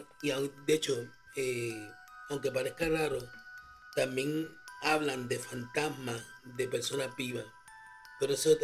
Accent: Puerto Rico; Y me surgió la idea de sus historias de terror de cuando crecí en Puerto Rico.

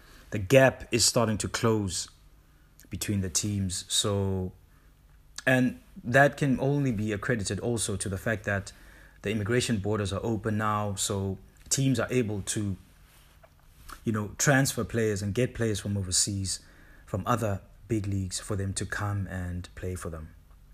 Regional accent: South Africa; And, you know, as a South African, you become so proud when you watch you know, South African players just dominate a league.

